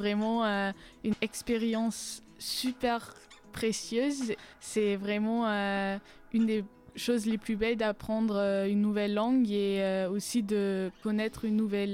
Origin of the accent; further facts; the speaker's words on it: Germany; French is a second language; j'ai 17 ans et je suis allemande. J'y habite dans un village près d'Hambourg, tout au nord de l'Allemagne.